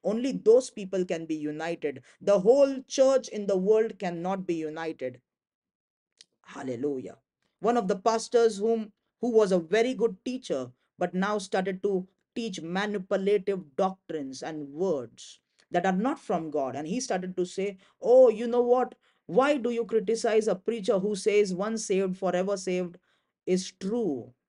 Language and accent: English; India; English is a second language; There can be differences of culture because I am from India